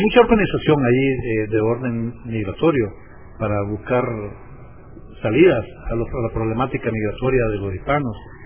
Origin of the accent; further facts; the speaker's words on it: Honduras; primero somos hondureños, todos los hondureños somos iguales ante la constitución y las leyes